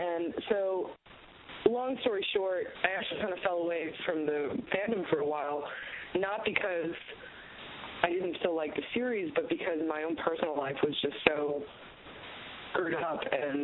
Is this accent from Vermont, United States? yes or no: no; New Orleans, Louisiana, United States; And at the time, I was living in Los Angeles, but I grew up in New Orleans, and all of my family you know, most of my family lives in New Orleans